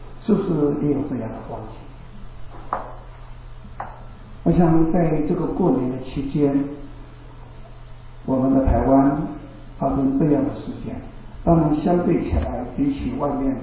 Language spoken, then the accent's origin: Chinese; China; 我们中国人有两个年，一个新历年，我们还有一个农历年